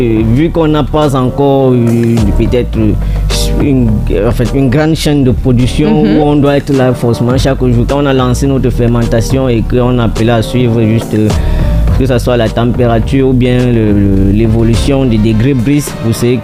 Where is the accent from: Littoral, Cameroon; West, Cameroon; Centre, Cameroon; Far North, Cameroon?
West, Cameroon; Kekem; Bon, déjà, c'est mon village natal. Déjà.